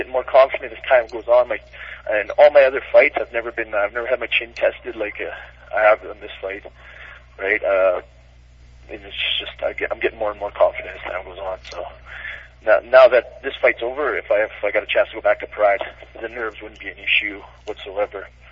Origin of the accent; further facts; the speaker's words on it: Prince George, British Columbia, Canada; I tried to get a fight after him because Prince George is my hometown.